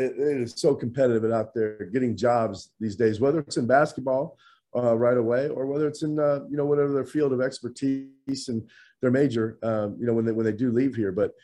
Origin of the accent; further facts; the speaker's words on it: Midwest, United States; I was kind of like a lot of guys growing up in the Midwest.